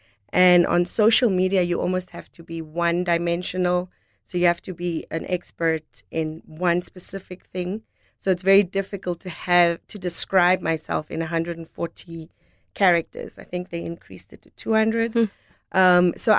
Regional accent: Windhoek, Khomas, Namibia; I grew up in Windhoek, Namibia, born and bred. Haven't really been raised anywhere else.

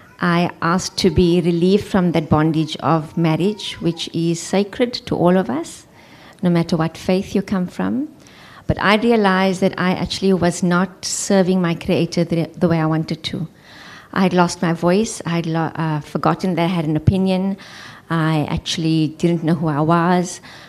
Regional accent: Johannesburg, Gauteng, South Africa; because I'm from Johannesburg, all my family's there, so our support structure's there.

